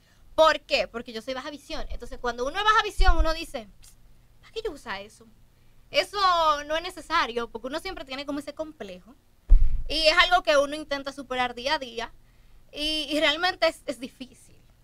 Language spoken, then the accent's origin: Spanish; Santiago, Dominican Republic; Yo soy de Santiago.